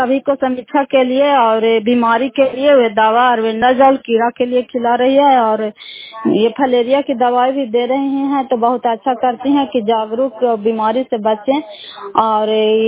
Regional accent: Nalanda, Bihar, India; घर फतेहपुर पंचायत मकरौता, जिला नालंदा, सराय पसराय ब्लॉक की निवासी हूं।

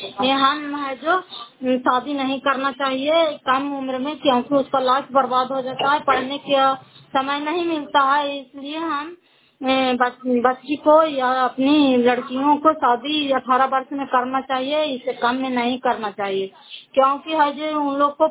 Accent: Fatehpur, Bihar, India; घर फतेहपुर, पंचायत मकरौल से, जिला नालंदा और किराए किराए ब्लॉक की निवासी हूँ और मैं किराए में आई हुई हूँ।

